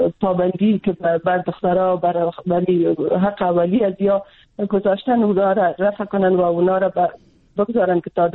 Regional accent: Afghanistan; خودم چون از افغانستان هستم

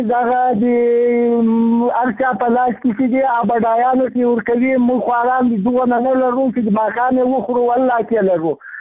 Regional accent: Ghazni, Afghanistan; زه د غزنی دی ولایت کې مرکز دی ولسوالۍ

